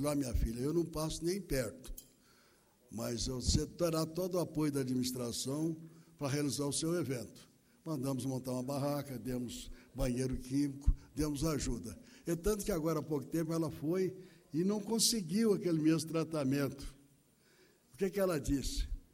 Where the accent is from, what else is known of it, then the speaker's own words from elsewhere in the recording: Brazil; dizendo para a nossa mídia que nós também somos brasileiros